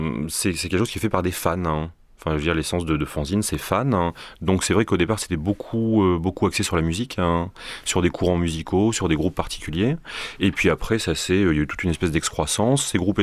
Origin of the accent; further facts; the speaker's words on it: Paris, Île-de-France, France; also born or lived in Rome / Morocco / Libya; Donc je suis né à Paris, ensuite je suis parti à Rome, ensuite revenu à Paris, ensuite au Maroc, ensuite revenu à Paris, ensuite en Libye et ainsi de suite.